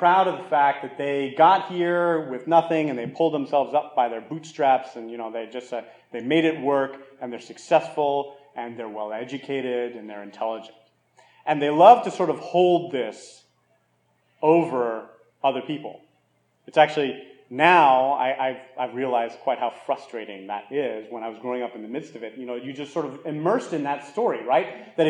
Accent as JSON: {"language": "English", "town": "Miami", "region": "Florida", "country": "United States", "tie": "born or raised there", "said": "I think growing up in Miami, because you're just sort of, you know, everybody was Cuban in Miami, right?"}